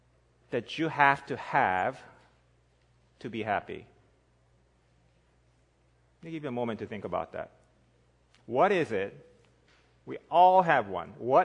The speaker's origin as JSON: {"language": "English", "country": "South Korea", "tie": "born or raised there", "second_language": "English", "lives_now": "United States", "said": "When I was in elementary school, I grew up in South Korea."}